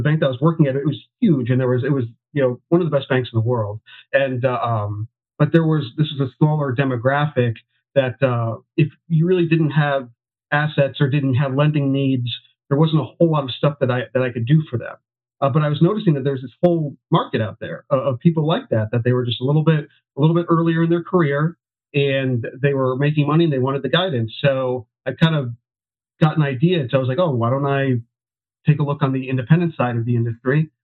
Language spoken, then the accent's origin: English; Northeast, United States; also born or lived in Southern Pennsylvania; now in Tampa, United States; I was from the Northeast most of my life and, got tired of the cold weather.